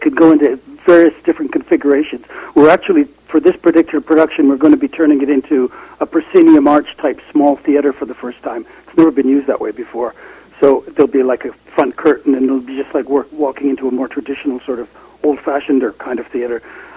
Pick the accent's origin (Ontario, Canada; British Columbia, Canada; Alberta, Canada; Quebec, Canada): British Columbia, Canada; also born or lived in England; I was actually a Canadian born out of a country. I was born in England